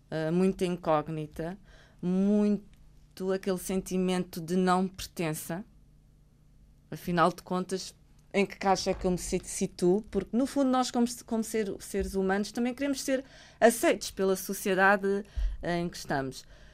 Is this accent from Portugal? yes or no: yes; Portugal; also born or lived in Brazil / Greece / Denmark / England; Eu tenho as minhas raízes em Angola, mas sou apenas angolana? Não. Cresci em Portugal? Sou portuguesa? Também não. Vivi no Brasil, vivi na Grécia, vivi na Dinamarca, vivi em Inglaterra.